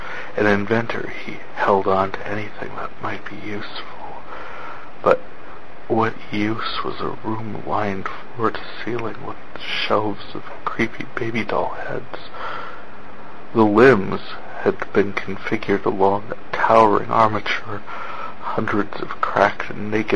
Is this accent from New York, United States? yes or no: no; North Dakota, United States; I am from North Dakota